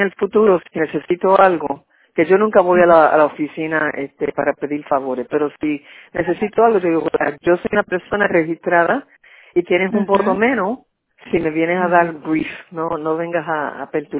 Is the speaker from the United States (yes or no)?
yes; United States; yo soy nacida y criada en los Estados Unidos, amo los Estados Unidos, pero en realidad, como puertorriqueña